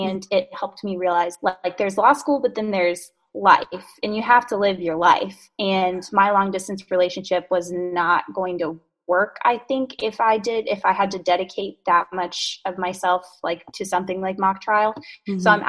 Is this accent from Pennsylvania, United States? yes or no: no; North Carolina, United States; I'm from North Carolina. Here my whole life and then really wanted to be in DC for law school, which was awesome.